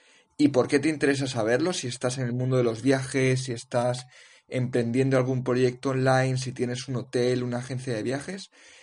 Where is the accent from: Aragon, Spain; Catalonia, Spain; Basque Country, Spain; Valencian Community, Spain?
Valencian Community, Spain; Valencia; moved away as an adult; Desde que salí de Valencia, donde me crié y donde estudié, hasta pasar por varios países trabajando de muchísimas cosas